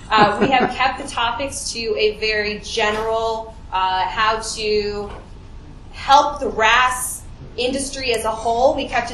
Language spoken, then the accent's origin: English; Ellsworth, Maine, United States; now in San Francisco, United States; I am from Ellsworth. I went to UMaine for my undergrad and grad.